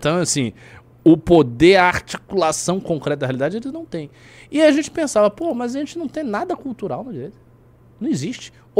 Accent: Bahia, Brazil; Eu sou baiano.

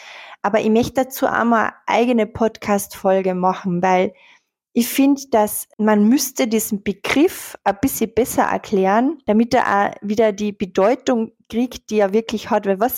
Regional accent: Carinthia, Austria; ich bin ja aus Kärnten, ich kenne es daher sehr, sehr gut. Es gibt bei uns in Villach einen riesengroßen Berchtenlauf.

